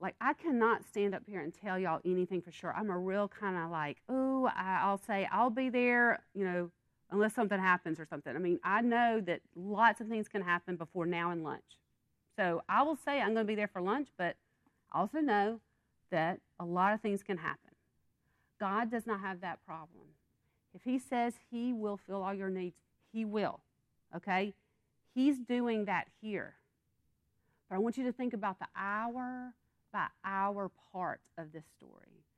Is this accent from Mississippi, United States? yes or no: yes; Yazoo City, Mississippi, United States; When I grew up in Yazoo City, they'd have the first, you know, harvest of the cotton.